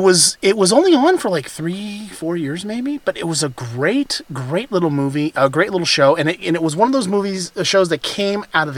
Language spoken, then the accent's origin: English; Upper Arlington, Ohio, United States; my hometown of Upper Arlington, Ohio, which is a small suburb of Columbus.